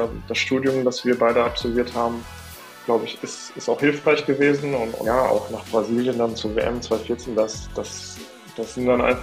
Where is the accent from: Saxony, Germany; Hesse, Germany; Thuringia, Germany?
Hesse, Germany; Giessen; born there; moved away; Und genau, ich komme gebürtig aus Gießen. Bin aber jetzt schon seit ein paar Jahren im Ruhrgebiet